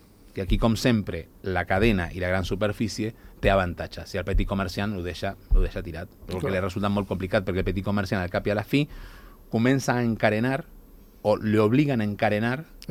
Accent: Argentina; born there; Catalan is a second language; moved away; jo que he nascut a l'Argentina

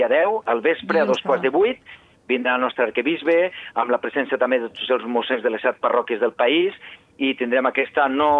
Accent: Catalonia, Spain; Jo recordo de petit a la Vall d'Aran

